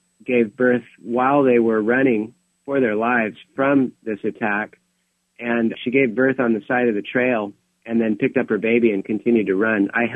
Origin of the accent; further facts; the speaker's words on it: Alaska, United States; I'm from Alaska, Bob, so on my way to Thailand, I flew through Japan with Youth with a Mission for a short-term outreach